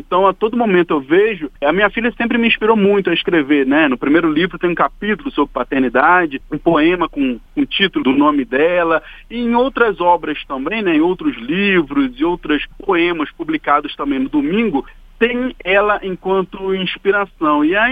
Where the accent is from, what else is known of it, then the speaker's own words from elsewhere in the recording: Rio de Janeiro, Brazil; born there; now in Brasília, Brazil; Eu digo assim, eu não nasci em Brasília, mas meu coração é brasiliense. Eu nasci no Rio, né? Mas meu coração é brasiliense, então eu me considero brasiliense.